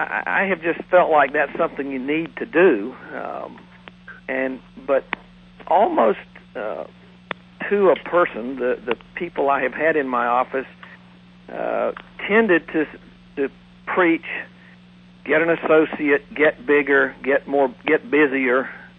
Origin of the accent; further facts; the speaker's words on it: Thomasville, Georgia, United States; I am originally from Thomasville, and it's really the town itself is only about probably 25,000 people, so it's a fairly small little burg.